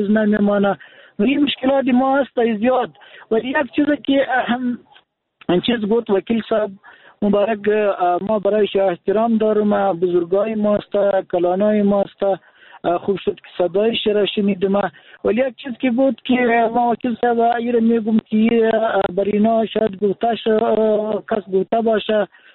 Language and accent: Persian; Daykundi, Afghanistan